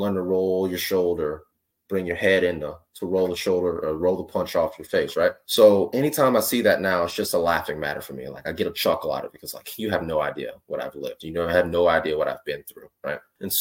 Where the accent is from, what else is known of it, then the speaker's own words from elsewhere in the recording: Prairieville, Louisiana, United States; growing up in South Louisiana, Baton Rouge, outside of Baton Rouge, Prairieville is where my parents' house specifically was